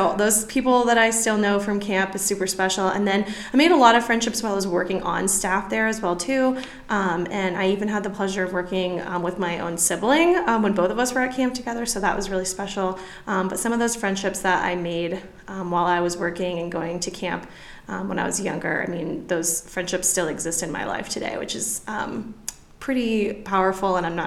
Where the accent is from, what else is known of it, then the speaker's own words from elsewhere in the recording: Florida, United States; Yeah, so I'm from Florida originally, and I went to a YMCA residential camp in Florida.